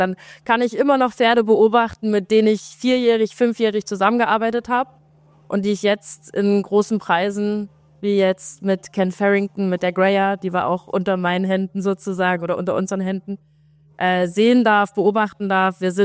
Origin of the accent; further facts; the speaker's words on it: Naumburg, Saxony-Anhalt, Germany; Ursprünglich komme ich aus Naumburg an der Saale, das ist südlich von Halle, also zwischen Halle und Leipzig.